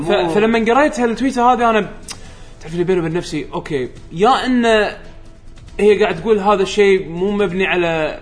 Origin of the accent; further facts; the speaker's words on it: Kuwait; اي في حتى برامج عندنا في الكويت هنا